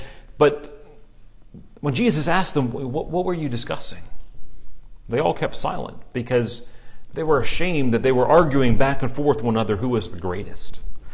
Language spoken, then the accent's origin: English; United States; And as an American, we like that concept.